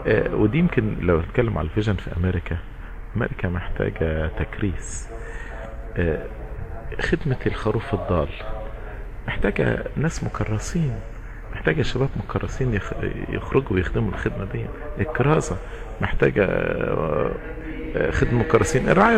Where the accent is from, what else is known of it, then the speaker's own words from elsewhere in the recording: Egypt; مش احنا راجعين من مصر